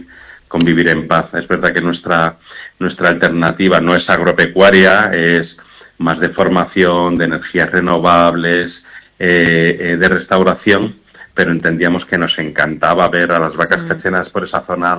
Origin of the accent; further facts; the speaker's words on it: Galicia, Spain; Bueno, yo soy gallego.